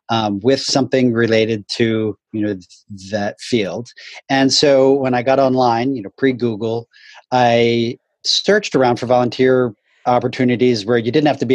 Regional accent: Pennsylvania, United States; I'm from the Pennsylvania, and I got my degree from Penn State.

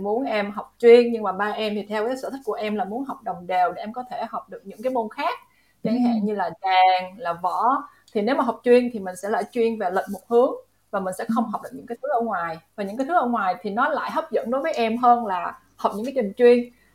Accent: Da Lat, Lam Dong, Vietnam; moved away as an adult; also born or lived in Ho Chi Minh City; now in Singapore; Thì em sinh ra ở Đà Lạt, thì em học và cho tới từ lớp 1 cho tới lớp 12 là ở Đà Lạt. Sau đó em xuống Sài Gòn, em học đại học ngoại thương.

